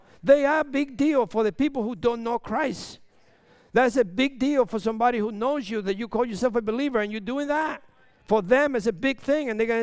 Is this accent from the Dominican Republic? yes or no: yes; Dominican Republic; I'm from Dominican Republic, and I don't walk on eggshell.